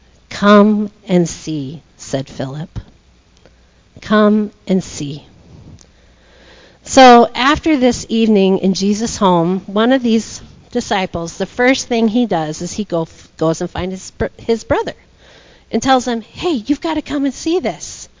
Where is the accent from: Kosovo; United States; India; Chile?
United States; Minnesota; I'm from Minnesota, and they have this thing called Minnesota Nice.